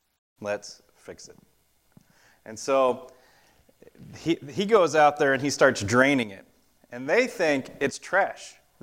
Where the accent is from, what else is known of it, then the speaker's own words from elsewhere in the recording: Florida, United States; I grew up in Florida, and I thought our house was on a big hill.